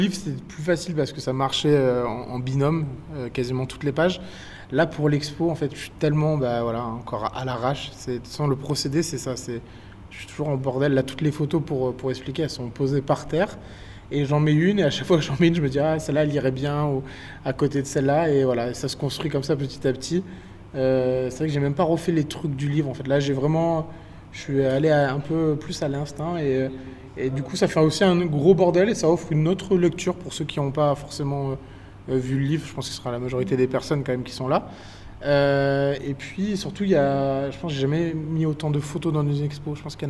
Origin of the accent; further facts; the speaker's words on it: Provence-Alpes-Côte d'Azur, France; quand j'étais petit, ma mère me disait « range ton cafuccio », en fait on est provençal.